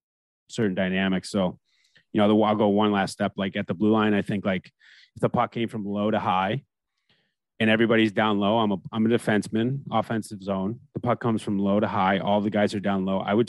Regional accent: Canada; And I even being American, I grew up in Canada, right?

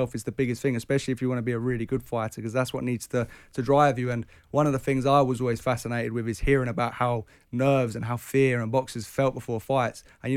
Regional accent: Mitcham, London, United Kingdom; So I'm from Mitcham originally, which isn't far from Duke, where Duke's from, Croydon. But I never really fit into Mitcham. It's a little bit rough.

